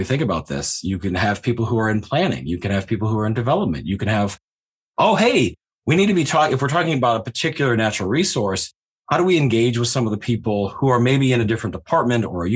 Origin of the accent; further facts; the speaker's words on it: Ohio, United States; So I grew up in Southern Ohio, kind of rural Appalachia.